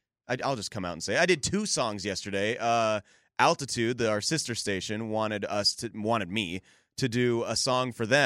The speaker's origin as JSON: {"language": "English", "region": "Colorado", "country": "United States", "tie": "born or raised there", "said": "growing up in Colorado, you like the Avs, the Nuggets."}